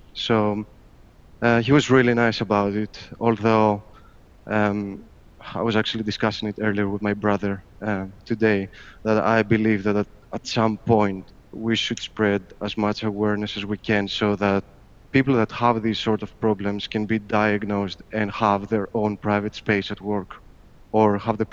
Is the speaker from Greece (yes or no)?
yes; Greece; now in Cambridge, United Kingdom; I'm from Greece. But I live in England. I live in Cambridge, actually. So I'm just an electrical engineer in Cambridge here.